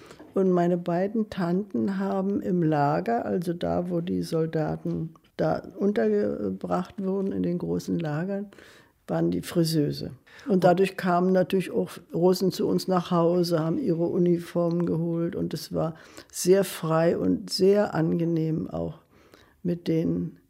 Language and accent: German; Zossen, Brandenburg, Germany; aber in Zossen war ich, es war immer meine Heimat.